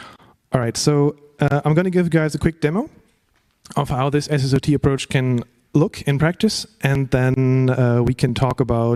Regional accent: Bremen, Germany; now in Hamburg, Germany; because we're in Hamburg, and the ones from Bremen, because I come from Bremen

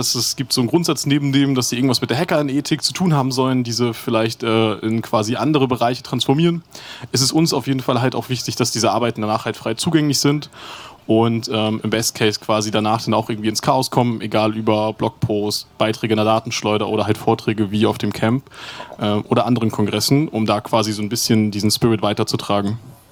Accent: Flensburg, Schleswig-Holstein, Germany; ich komme aus Flensburg

